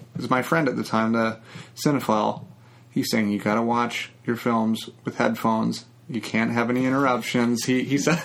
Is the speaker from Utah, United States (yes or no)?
yes; Utah, United States; I'm from Utah, was raised Mormon. You know, that was a really big part of my life and my family's life and all of that.